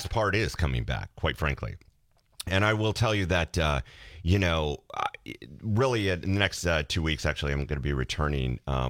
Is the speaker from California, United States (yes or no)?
no; Green Bay, Wisconsin, United States; the great thing about living and growing up in Green Bay